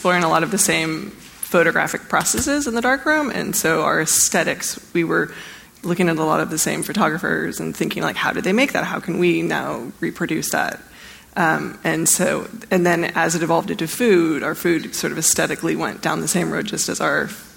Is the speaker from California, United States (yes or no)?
yes; Los Gatos, California, United States; I grew up in California in Los Gatos, so food was sort of in like the apricot tree in the backyard.